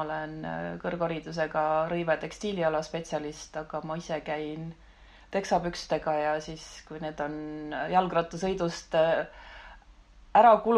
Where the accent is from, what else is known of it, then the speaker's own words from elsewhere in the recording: Järva County, Estonia; kuigi olen Järvamaalt pärit, siis ema poolt on mul kõik sugulased Tartumaal